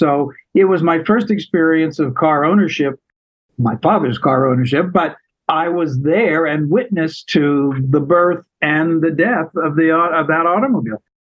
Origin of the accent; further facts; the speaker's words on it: Kansas, United States; Oh, I grew up in the Midwest, Kansas. Kansas like tornado Kansas